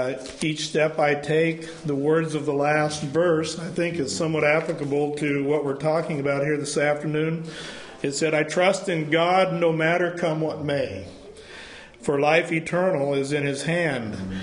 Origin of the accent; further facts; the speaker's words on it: Sheridan, Oregon, United States; from Sheridan, Oregon, from Sheridan Mennonite Church.